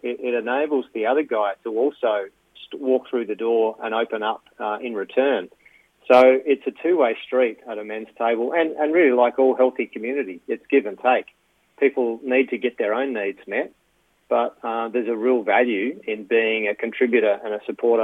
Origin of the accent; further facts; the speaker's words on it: Adelaide, South Australia, Australia; now in Sydney, Australia; I grew up in Adelaide. I've been living in Sydney for 25 years or so.